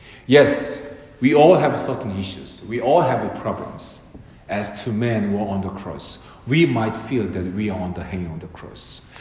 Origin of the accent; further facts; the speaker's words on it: South Korea; English is a second language; now in United States; What about Korea, my home country in Korea? Problem-free country?